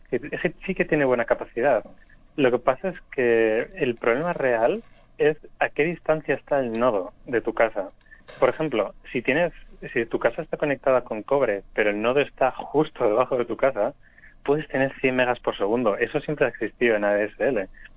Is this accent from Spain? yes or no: yes; Spain; now in Peru; yo en 2011 tenía contratado en España, que es de donde vengo